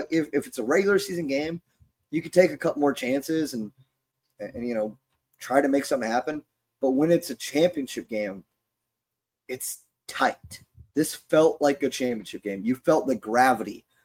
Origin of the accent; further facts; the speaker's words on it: Tampa, Florida, United States; So to do it in front of 5,006 people in my hometown in Tampa.